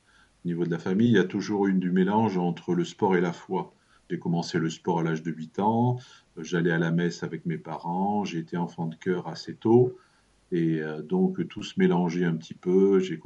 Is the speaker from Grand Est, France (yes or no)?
no; Auvergne-Rhône-Alpes, France; moi je suis un Auvergnat pur et dur, de génération en génération.